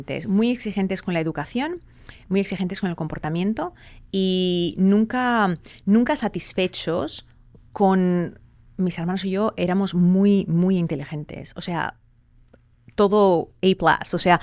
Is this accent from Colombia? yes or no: no; Spain; moved away; yo, de hecho, me fui de España por la situación que yo había vivido.